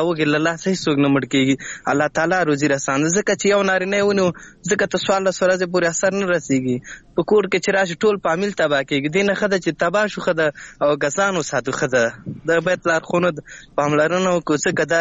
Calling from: Laghman, Afghanistan; اړیکه مې له لغمان څخه نیولې ده.

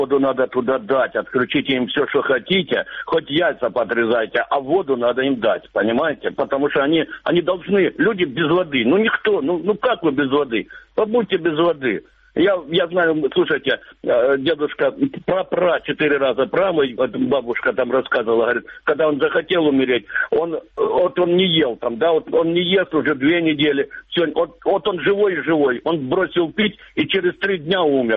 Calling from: Luhansk Oblast, Ukraine; Луганская область.

